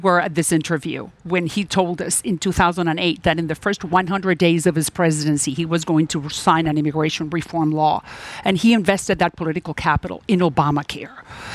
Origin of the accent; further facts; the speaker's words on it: Miami, Florida, United States; born there; I was born in Miami 5 months after they came from escaping the Cuban Revolution.